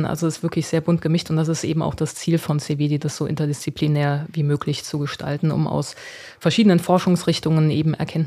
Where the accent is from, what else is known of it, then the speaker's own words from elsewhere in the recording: Trier, Rhineland-Palatinate, Germany; accent: Trier area; bei Hessisch hätte ich wahrscheinlich noch meinen Akzent aus der Trierer Gegend mit einbringen müssen